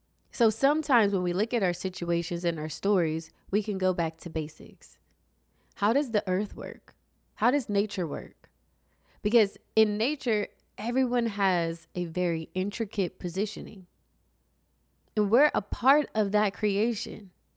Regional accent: Columbus, Ohio, United States; I was born and raised in Columbus, Ohio.

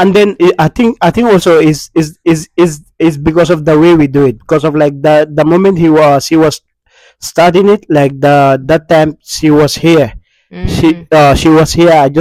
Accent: Texas, United States; From Fajr, Zuhur, I'm a Texan. Like Asr, I'm a Texan, like basically.

